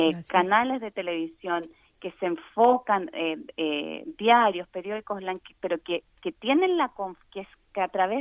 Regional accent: Chile; a mí como latina, lo que más me molesta en particular, cuando tú estás todavía, tienes familia en tu país de origen, por ejemplo, en mi caso en Chile

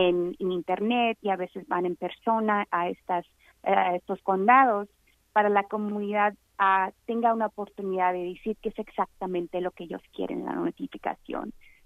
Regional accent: Tulare, California, United States; Yo soy de Tular, entonces me pongo a pensar cuando cancelaban los días de la escuela porque el aire estaba horrible

